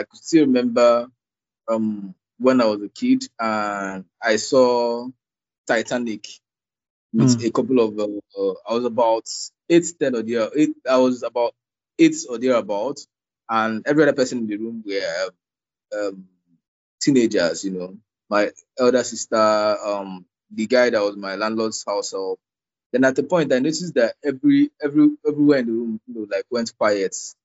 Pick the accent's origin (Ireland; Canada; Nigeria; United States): Nigeria; I'm a Nigerian filmmaker.